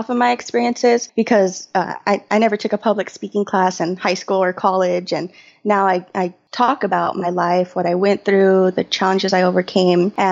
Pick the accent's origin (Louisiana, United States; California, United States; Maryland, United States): California, United States; Salinas; So a little bit about my background is I grew up in Salinas, California. I am multiracial. My dad is Mexican and my mom is Caucasian and Japanese.